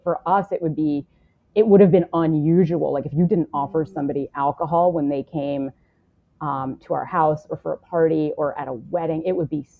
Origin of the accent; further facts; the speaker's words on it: Canada; I grew up in Canada, so the drinking age was like a little bit lower